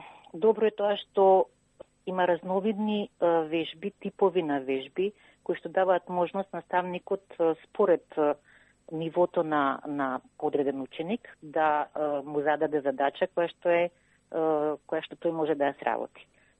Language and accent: Macedonian; Skopje, Skopje Statistical Region, North Macedonia; moved away as an adult; now in Australia; Во Австралија сум веќе 3,5 години. До пред 3,5 години живе во Македонија, родена сум во Скопје.